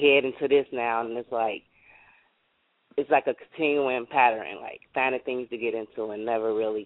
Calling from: Chicago, Illinois, United States; from Chicago.

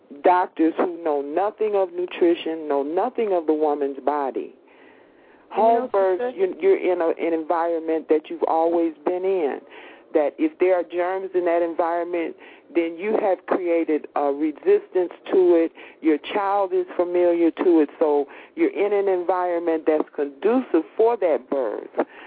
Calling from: Detroit, Michigan, United States; I'm calling from Detroit, Michigan.

